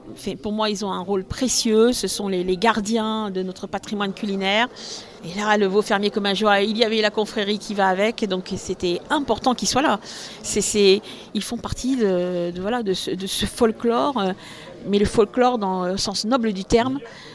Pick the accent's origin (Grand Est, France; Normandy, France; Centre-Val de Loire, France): Centre-Val de Loire, France; Tours; born there; Moi, je suis née à Tours, je suis tourangelle. Et je suis arrivée, à l'époque, c'était Midi-Pyrénées, je suis arrivée dans le comminges en 2005.